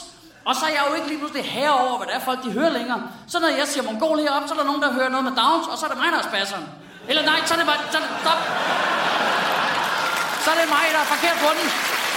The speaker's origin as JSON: {"language": "Danish", "region": "West Jutland", "country": "Denmark", "lives_now": "Copenhagen, Denmark", "said": "jeg bor på Nørrebro til daglig, og jeg er fra Vestjylland"}